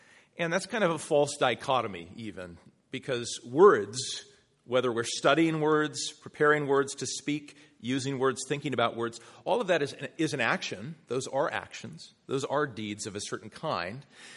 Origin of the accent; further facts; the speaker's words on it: Massachusetts, United States; I was considering finding a way to move from Washington State back to my home state of Massachusetts.